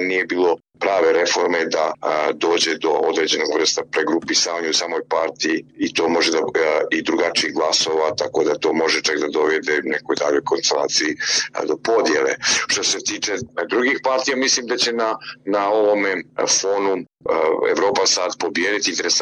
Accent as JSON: {"language": "Serbian", "country": "Montenegro", "said": "na sjeveru Crne Gore, odakle sam ja"}